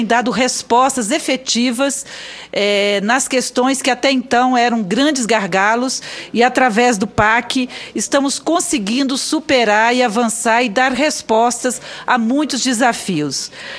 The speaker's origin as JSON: {"language": "Portuguese", "region": "Espírito Santo", "country": "Brazil", "said": "Nós que somos capixabas sabemos das dificuldades que o Estado enfrenta"}